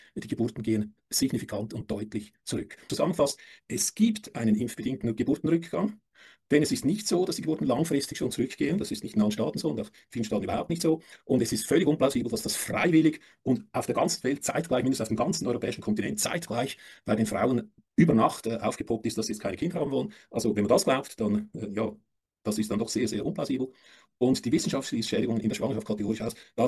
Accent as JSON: {"language": "German", "country": "Switzerland", "said": "ich habe mir die Schweizer Daten angeschaut, ich komme aus der Schweiz."}